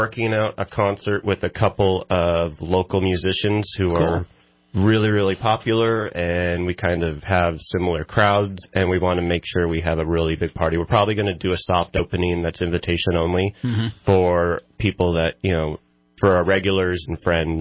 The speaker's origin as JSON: {"language": "English", "town": "Cottonwood", "region": "California", "country": "United States", "tie": "born or raised there", "said": "I grew up in Cottonwood, been here my entire life. The only time we came to downtown Reading when I was a kid is if I had to go to the doctor."}